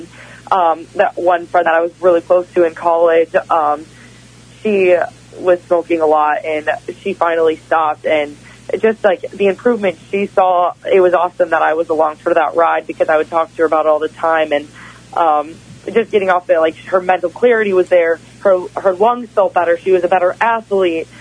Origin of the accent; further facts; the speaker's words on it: Wisconsin, United States; born or raised there